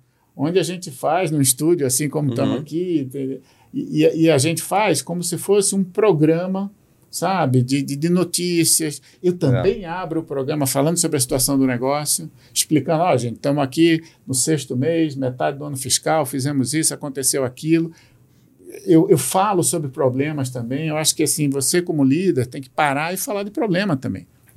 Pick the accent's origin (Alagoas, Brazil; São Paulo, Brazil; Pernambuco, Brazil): Pernambuco, Brazil; eu sou pernambucano, tenho raízes, gosto disso.